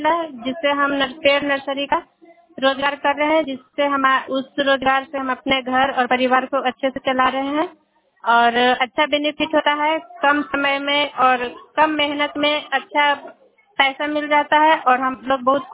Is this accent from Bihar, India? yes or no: yes; Nalanda, Bihar, India; और मैं ग्राम की रहने वाली हूँ, पंचायत पथरौड़ा और जिला नालंदा।